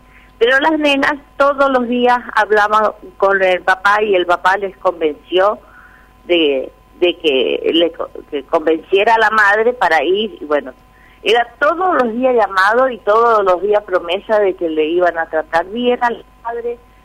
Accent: Montecarlo, Misiones, Argentina; Sí, soy de Monte Carlo también, sí

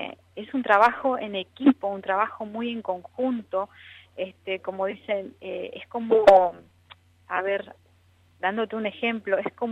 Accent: Corrientes, Argentina; Hace muchos años que estoy acá. Uh-huh. Trabajo acá. Me radiqué acá, pero en realidad soy correntina

